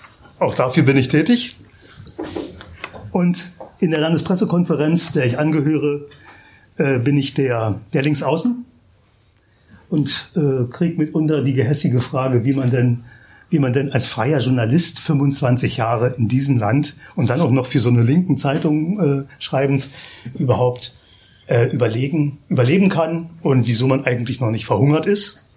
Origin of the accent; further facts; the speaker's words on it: Hennigsdorf, Brandenburg, Germany; born there; geboren bin ich in Hennigsdorf, das ist eine kleine Stadt im Nordwesten von Berlin, eine Industriestadt